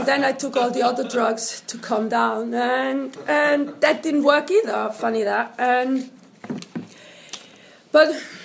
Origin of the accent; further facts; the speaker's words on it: Switzerland; English is a second language; As you can hear, I'm not from England. I'm from Switzerland. My mother is Algerian. I grew up there.